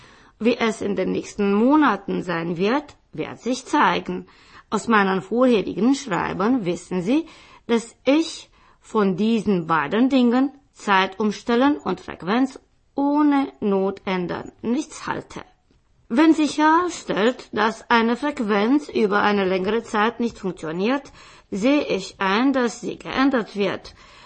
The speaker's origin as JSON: {"language": "German", "town": "Gera", "region": "Thuringia", "country": "Germany", "tie": "born or raised there", "said": "Auch in meiner Heimatstadt Gera gab es mal eine Schmalspurbahn"}